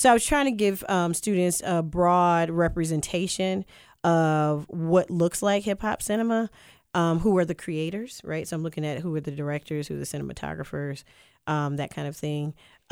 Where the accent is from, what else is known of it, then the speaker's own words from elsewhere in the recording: Virginia, United States; I'm from Virginia, so you know, whether it's … really, right, really put Virginia on the map in that space.